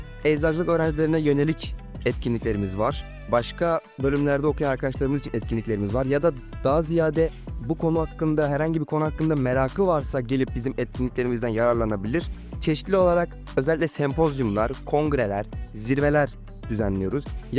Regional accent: Balıkesir, Turkey; now in Istanbul, Turkey; Balıkesirliyim, İstanbul'da yaşıyorum.

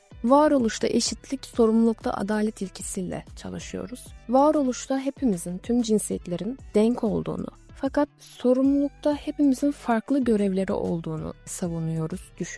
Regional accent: Edirne, Turkey; Doğma büyüme Edirneliyim ben.

